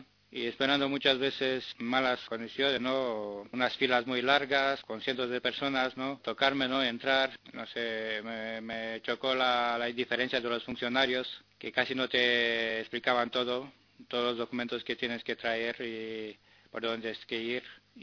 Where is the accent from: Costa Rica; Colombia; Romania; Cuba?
Romania; Bucharest; Spanish is a second language; now in Spain; soy rumano de Bucarest, vivo en España desde hace mucho tiempo, 14 años. Estoy legal, tengo residencia y estoy trabajando. Yo vine a España en 1992.